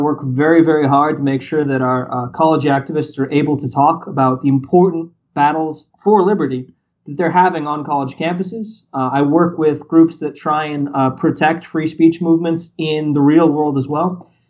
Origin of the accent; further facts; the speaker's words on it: California, United States; it was actually illegal to have one of these places in my home state of California.